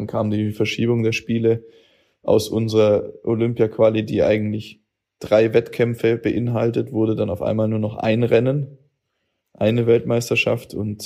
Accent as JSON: {"language": "German", "town": "Hochzoll", "region": "Bavaria", "country": "Germany", "said": "Das ist so meine Gegend. Ich bin aus Hochzoll"}